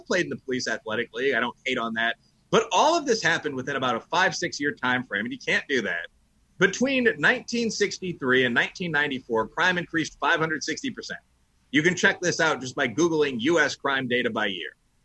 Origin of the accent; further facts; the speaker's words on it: Chicago, Illinois, United States; And by the way, I will tell you, growing up in Chicago, you know who loved this?